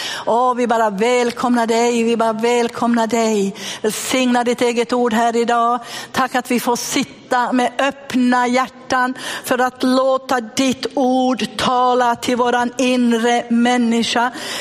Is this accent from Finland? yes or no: yes; Finland; Och jag är en sån här typisk finne, tror jag att finnar älskar skinnjackor